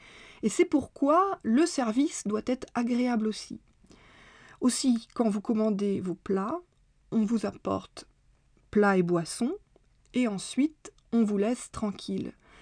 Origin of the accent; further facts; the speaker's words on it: Paris, Île-de-France, France; now in Czech Republic; Bon, il est vrai que je suis de Paris.